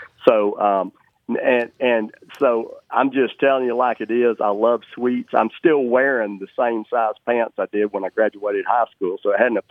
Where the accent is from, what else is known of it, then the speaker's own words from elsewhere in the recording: the South, United States; I'm going to tell you, brother, I'm from the South, and sweet tea will go for the win every time